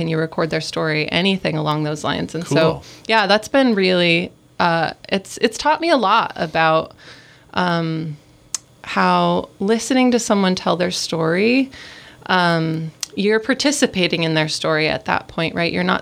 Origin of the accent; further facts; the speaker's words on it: Vancouver, Washington, United States; I grew up in Vancouver, right on the Columbia River. So not that Vancouver, but the other one.